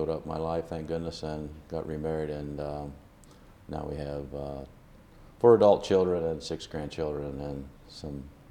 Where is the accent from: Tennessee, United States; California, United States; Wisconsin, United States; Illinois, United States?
Illinois, United States; Marshall; after my dad. I'm originally from Marshall, Illinois, which is east central Illinois.